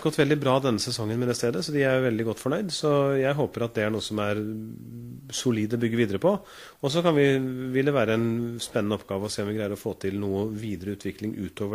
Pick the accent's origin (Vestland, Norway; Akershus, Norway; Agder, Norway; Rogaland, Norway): Akershus, Norway; Nesodden; På Tangen, Flaskebæk. Og nå bor jeg sør i kommunen